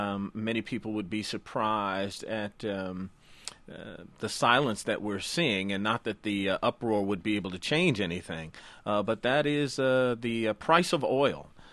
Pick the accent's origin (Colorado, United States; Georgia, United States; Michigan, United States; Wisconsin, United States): Michigan, United States; Detroit; I'm driving my car, but that's because I'm from Detroit.